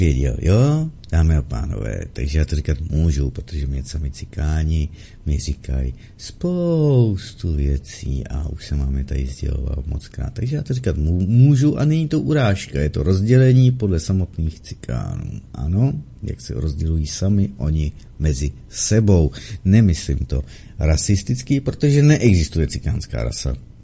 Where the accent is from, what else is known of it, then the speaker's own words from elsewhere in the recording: Kadaň, Ústí nad Labem Region, Czechia; žiju v Kadani, prakticky celý život jsem žil na Bčku